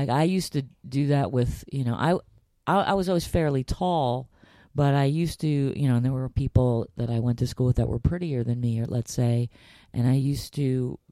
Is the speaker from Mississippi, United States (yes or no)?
no; New York City, New York, United States; and I grew up on the Upper West Side, not, you know, far Upper West, like Jew Upper West. I was on Jew Upper West, Lincoln Center area